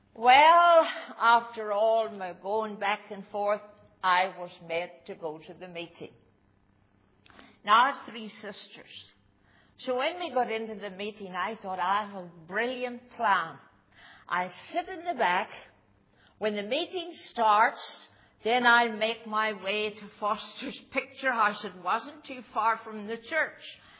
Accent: Lurgan, Northern Ireland, United Kingdom; Face as long as a Lurgan spade. That's where I was brought up and born in Lurgan.

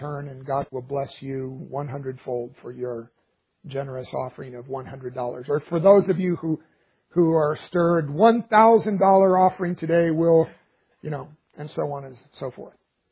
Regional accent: Texas, United States; is the way we used to say it when I grew up in Texas.

